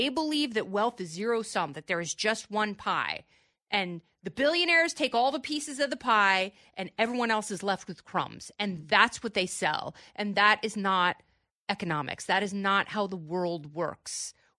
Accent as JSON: {"language": "English", "town": "Portland", "region": "Oregon", "country": "United States", "tie": "born or raised there", "also_born_or_lived": "Seattle", "said": "Growing up in Portland"}